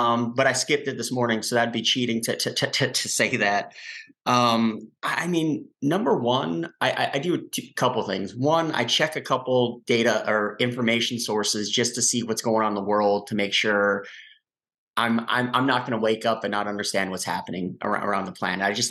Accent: Minnesota, United States; my wife and I went to Sweden and Norway, and that's my cultural heritage. I mean, I'm from Minnesota. I mean, I'm very Minnesotan. You probably that comes through very often. Sometimes with my accent, it comes through.

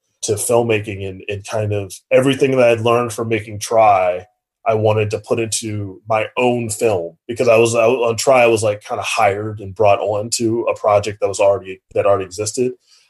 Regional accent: Richmond, Virginia, United States; And she's based on my experience of growing up as a kid in Richmond who... Like my friends, like I didn't know any drug dealers growing up.

